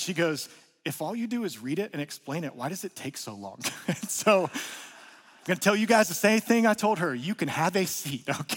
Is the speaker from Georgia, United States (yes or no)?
yes; Georgia, United States; a whole bunch of y'alls, because I'm from North Georgia.